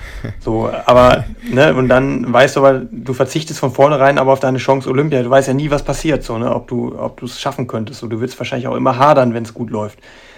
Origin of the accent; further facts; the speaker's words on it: Germany; Das ist nur für mich als Deutscher, der die Kadernorm braucht, eine Marke, die wichtig ist.